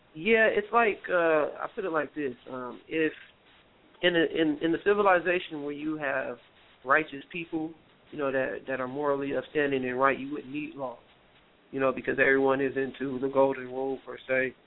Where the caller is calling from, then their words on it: California, United States; I'm calling from California.